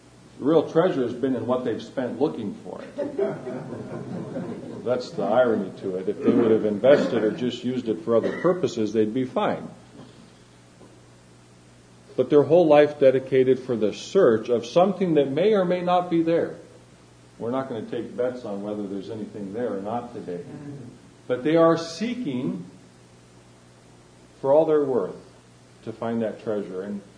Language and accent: English; Chile; I grew up in Chile, South America, and there's much gray in between the black and white.